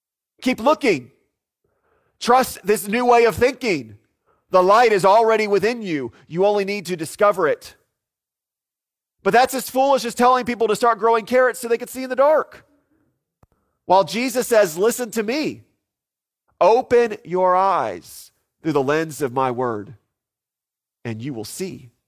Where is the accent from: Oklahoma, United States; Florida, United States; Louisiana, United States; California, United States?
Florida, United States; When I was growing up in Florida, you had two seasons. You had summer, and then you had hurricane season, both of which overlapped.